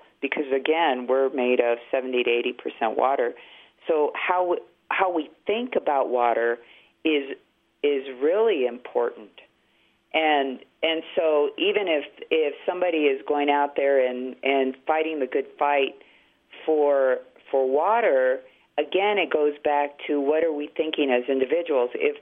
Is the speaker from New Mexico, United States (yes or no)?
yes; Taos, New Mexico, United States; I grew up in Taos, and like my family and their family and their family and on and behind on and on.